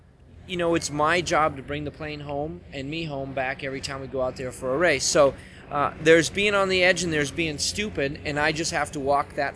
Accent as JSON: {"language": "English", "country": "United States", "said": "we're here in the United States in the San Diego race, so I'm in my home country"}